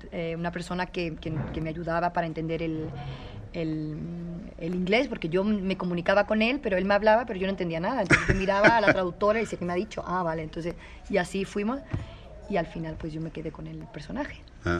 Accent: Seville, Andalusia, Spain; moved away as an adult; also born or lived in United States; now in Madrid, Spain; Pero llevo muchos años ya, me fui con 20 años. He vivido 14 años en Estados Unidos.

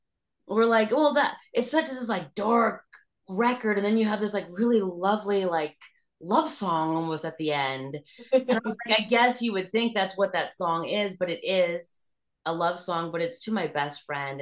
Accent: Hong Kong; And we grew up overseas in Hong Kong.

